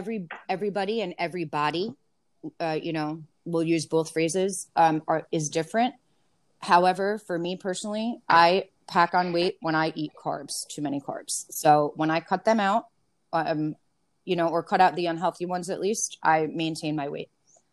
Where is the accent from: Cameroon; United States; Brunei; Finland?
United States; New York; So I grew up in New York.